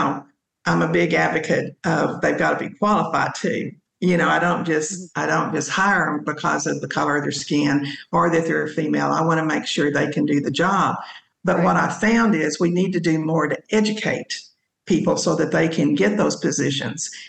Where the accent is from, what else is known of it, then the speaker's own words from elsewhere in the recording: Texas, United States; accent: Texas; I lost my Texas accent. I had to be very intentional about the way I spoke.